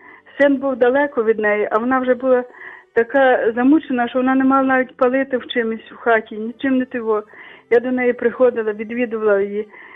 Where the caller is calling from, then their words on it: Lviv, Lviv Oblast, Ukraine; я зі Львова.